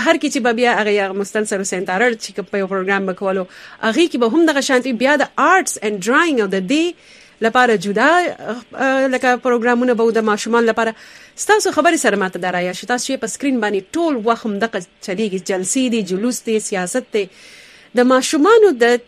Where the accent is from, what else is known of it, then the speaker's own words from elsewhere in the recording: Karachi, Sindh, Pakistan; زه په خپل په کراچۍ کې پیدا لوي شو یم